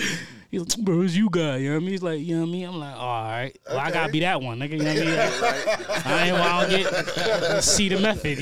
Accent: New York, United States; New York.

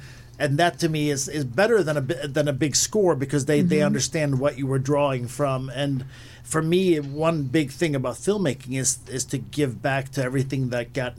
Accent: Malmö, Skåne, Sweden; I am born and raised in Sweden, southern part of Sweden. So Malmo, that's my hometown.

